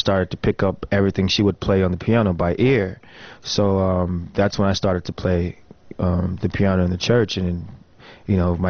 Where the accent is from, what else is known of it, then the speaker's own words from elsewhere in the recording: North Carolina, United States; also born or lived in Texas / Alaska / Tulsa; now in Los Angeles, United States; My dad was in the military, so I was born in Texas. We traveled from Alaska to Tulsa to North Carolina. That's where I was pretty much bred, in North Carolina, raised there.